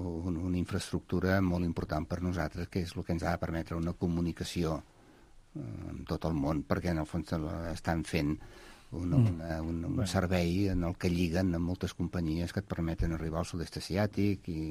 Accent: Catalonia, Spain; la inquietud nostra, com a poble, almenys la meva, i com a català, és dir, és una administració com més a prop, millor.

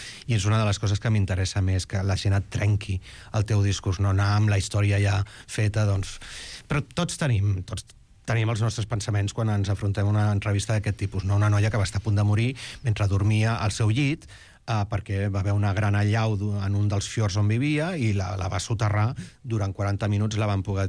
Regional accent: Barcelona, Catalonia, Spain; now in Iceland; jo, com a barceloní que viu a Islàndia

